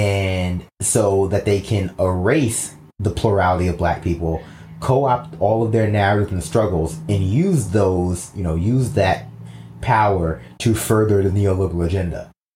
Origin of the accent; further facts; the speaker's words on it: New York City, New York, United States; I grew up in New York City. I don't know anything about cars.